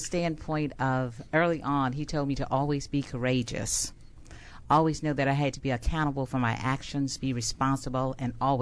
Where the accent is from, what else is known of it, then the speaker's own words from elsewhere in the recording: Montgomery, Alabama, United States; I am from Montgomery, Alabama.